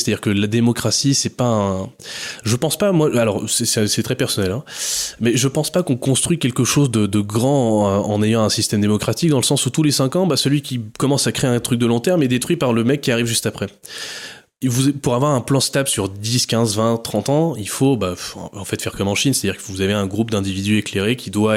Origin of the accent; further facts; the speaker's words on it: Nice, Provence-Alpes-Côte d'Azur, France; Vous allez en Bretagne et vous venez dans le sud-est, par exemple, chez nous à Nice.